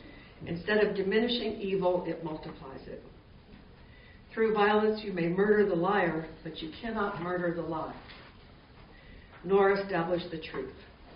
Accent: Virginia, United States; also born or lived in Washington, D.C.; No, I was born in Washington, D.C., and we lived at that time in Northern Virginia.

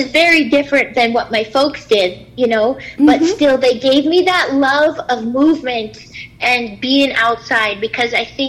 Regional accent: Great Falls, Montana, United States; born there; I was born in Great Falls at Malmstrom Air Force Base.

